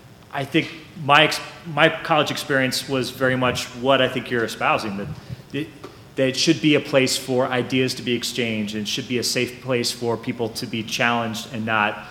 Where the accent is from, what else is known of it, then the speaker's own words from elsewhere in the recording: Indianapolis, Indiana, United States; both my parents are from Reading, Pennsylvania, but my father's job took him to Indianapolis, and so I grew up in Indianapolis.